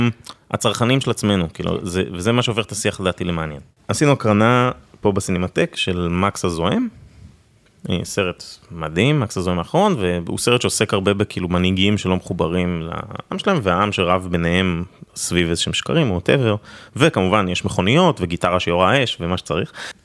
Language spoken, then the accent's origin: Hebrew; Beit Shemesh, Jerusalem District, Israel; מבית שמש, בתור ילדה הייתי רואה מלא סרטים עם אמא שלי